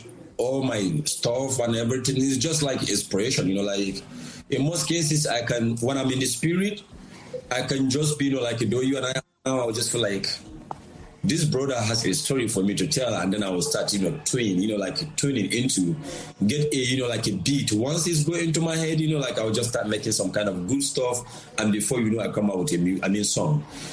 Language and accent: English; Northern Nigeria, Nigeria; I come from Northern Nigeria, basically, you know, like, where it is being dominated by Hausa people.